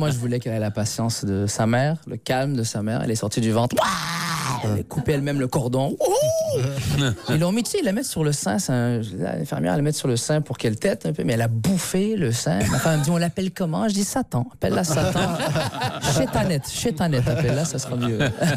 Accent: Quebec, Canada; on est du Québec

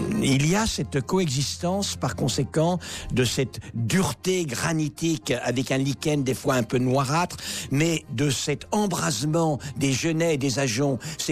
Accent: Centre-Val de Loire, France; born there; Or, moi, je suis né en Touraine, les pays de Loire.

